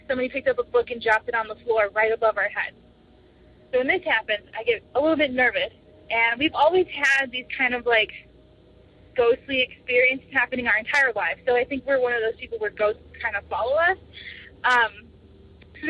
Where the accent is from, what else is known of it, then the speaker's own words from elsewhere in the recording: Chicago, Illinois, United States; I'm from Chicago, Illinois.